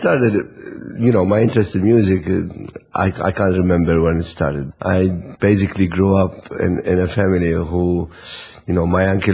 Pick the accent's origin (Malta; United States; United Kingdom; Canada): Malta; Cospicua, South Eastern Region; It was a small community radio in my hometown in Cospicua.